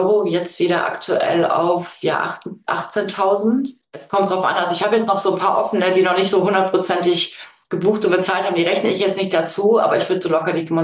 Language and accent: German; Saxony, Germany; born there; now in Münster, Germany; Ja, ist genau NRW, Münster, also zwischen Münster, Steinfurt und Rheine wohne ich. Aber ich bin tatsächlich geboren in Sachsen.